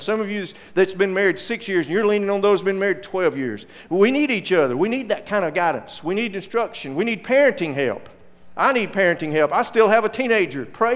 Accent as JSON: {"language": "English", "town": "Arab", "region": "Alabama", "country": "United States", "tie": "born or raised there", "said": "I grew up in Arab, Alabama. You know that's why I don't make fun of anybody. I'm from Arab. What kind of town is Arab? It's a town that got its name by a mistake."}